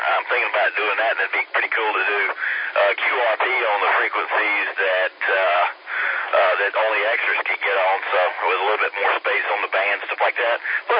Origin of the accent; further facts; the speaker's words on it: Greenville, South Carolina, United States; now in Charleston, United States; I was born and raised in Greenville. I live in Charleston now, but I get back to Greenville all the time